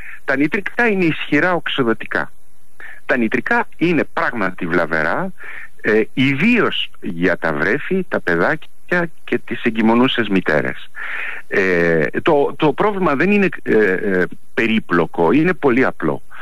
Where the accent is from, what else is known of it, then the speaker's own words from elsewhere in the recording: Greece; Εγώ λέω λοιπόν, σαν Έλληνας που είμαι